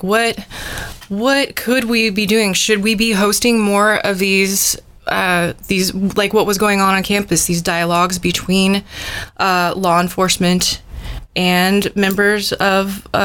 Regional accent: the South, United States; you know, I'm from the South. There are a lot more Black people living in the South.

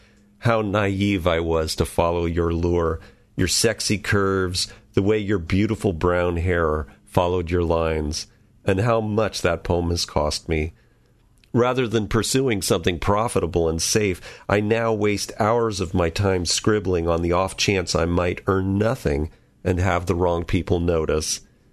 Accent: California, United States; Well, I grew up in Marin, so I had been across the bridge

